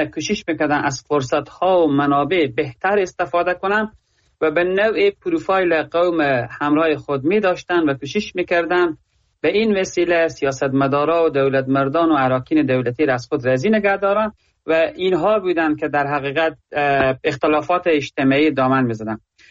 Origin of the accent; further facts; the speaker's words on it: Herat, Afghanistan; از زون غرب و از هراتم